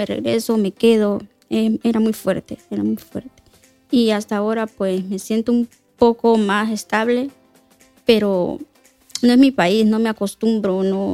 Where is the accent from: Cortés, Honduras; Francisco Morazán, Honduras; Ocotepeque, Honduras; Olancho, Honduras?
Francisco Morazán, Honduras; Tegucigalpa; Vengo de Honduras, de Tegucigalpa.